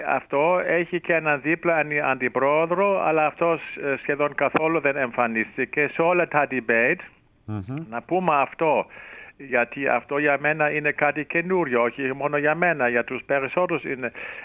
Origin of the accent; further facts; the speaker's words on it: Greece; εδώ βρίσκομαι στην Ελλάδα και παρακολουθώ τις εξελίξεις, η πατρίδα μου